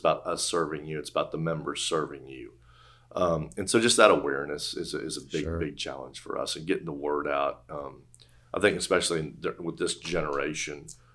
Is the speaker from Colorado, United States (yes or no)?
no; Houston, Texas, United States; I had an interest in the 100 Club growing up in Houston.